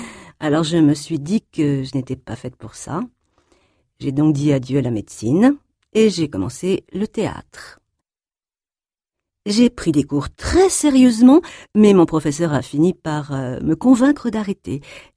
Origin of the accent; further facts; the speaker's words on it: New York, United States; 10 ans après, je suis rentrée à New York, ma ville natale, pour monter ma propre compagnie.